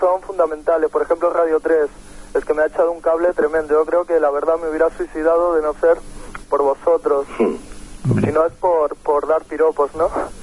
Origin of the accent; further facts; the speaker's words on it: Girona, Catalonia, Spain; yo soy un punky de Gerona